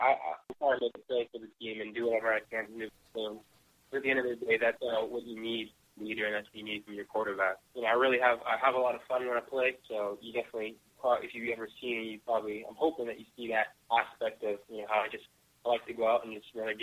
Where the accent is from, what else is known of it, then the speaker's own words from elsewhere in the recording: Canada; now in United States; I'm still Canadian, so I don't have.